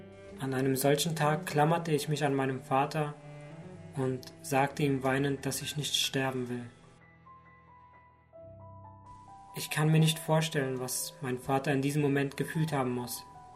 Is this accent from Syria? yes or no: yes; Syria; moved away; Ich komme nämlich aus Syrien und dort wird kein Weihnachten gefeiert.